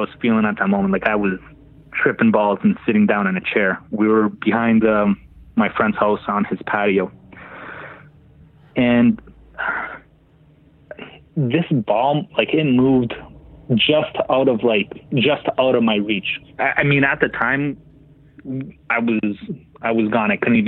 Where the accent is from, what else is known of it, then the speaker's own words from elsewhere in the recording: London, Ontario, Canada; I'm from London, Ontario.